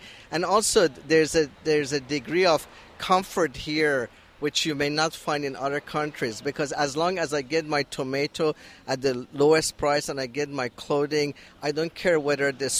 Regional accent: Iran; now in United States; Was that my accent that gave it away? I'm from Iran, and I come from a land of oppression.

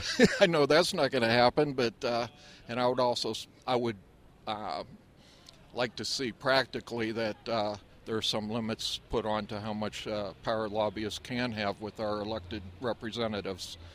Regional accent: Warren, Ohio, United States; Okay, I'm from Warren, Ohio.

